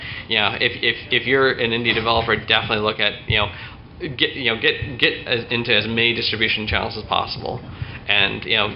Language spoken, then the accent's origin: English; Iowa, United States; moved away as an adult; also born or lived in California; I grew up in Iowa. I was working in Eastern Iowa. My first job, I moved over to California.